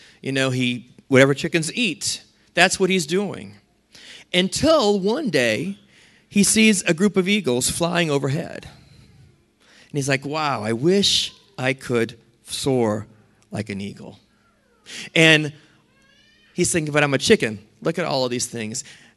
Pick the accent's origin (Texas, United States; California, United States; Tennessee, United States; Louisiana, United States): Louisiana, United States; New Orleans; I grew up in New Orleans in the city, so I'm like, I just knew they were in the store.